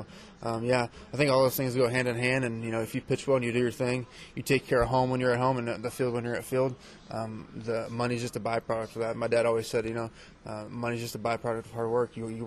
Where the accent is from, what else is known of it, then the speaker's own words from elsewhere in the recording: Texas, United States; growing up in Texas in a small town, my dad, he worked 60 hours a week at a fiberglass plant.